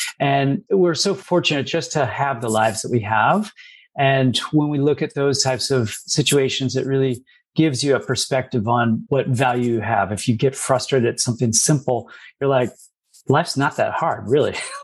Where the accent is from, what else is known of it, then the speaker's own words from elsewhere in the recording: Ohio, United States; So for me, growing up in Ohio, a lot of my life has just been really about, my mother was a networker.